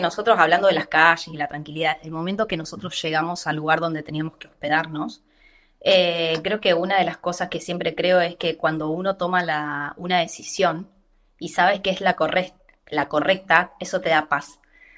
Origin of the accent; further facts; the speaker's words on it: Rosario, Santa Fe, Argentina; moved away; O sea, yo que vengo de Rosario, te digo, o sea, hablo particularmente de Rosario